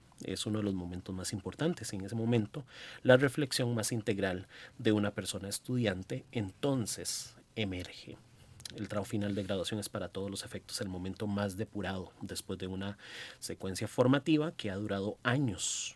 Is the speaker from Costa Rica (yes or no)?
yes; Costa Rica; celebramos que somos costarricenses, que somos un territorio independiente